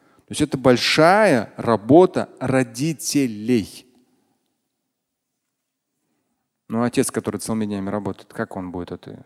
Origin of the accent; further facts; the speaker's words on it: Russia; я как говорю просто вот как россиянин и как мусульманин